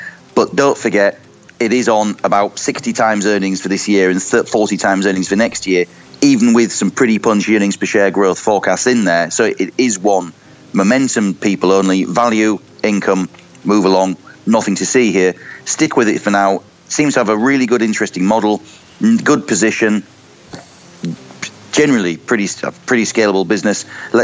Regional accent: York, Yorkshire and the Humber, United Kingdom; It's based in my hometown of York.

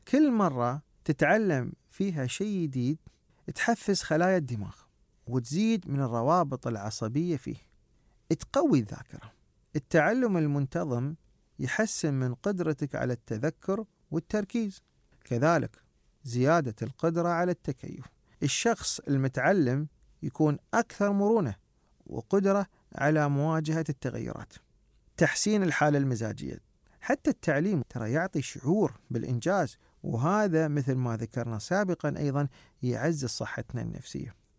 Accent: United Arab Emirates; سواء عندنا في الإمارات

